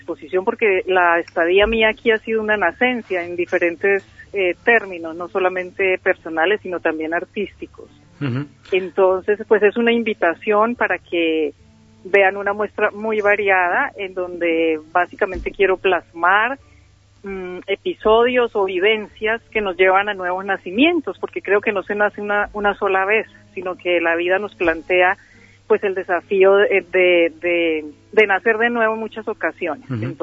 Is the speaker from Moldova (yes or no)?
no; Colombia; now in Spain; Yo soy colombiana, llevo algunos años aquí en Extremadura